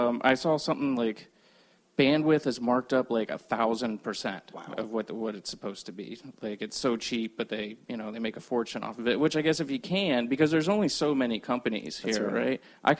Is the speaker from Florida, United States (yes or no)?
yes; Largo, Florida, United States; Not that anything's wrong with Largo. I grew up in Largo.